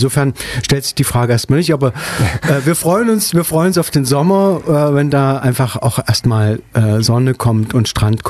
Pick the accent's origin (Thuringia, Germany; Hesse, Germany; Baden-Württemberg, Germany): Thuringia, Germany; Altenburg; born there; Also ich bin in Altenburg geboren und das Altenburg ist ein Städtle, sagt mal, ne? Städtle. Wo sich die immer ein bisschen gestritten haben. Man hat es zu Sachsen gehört und man hat es zu Thüringen gehört. Auf alle Fälle ist es eine sehr schöne Stadt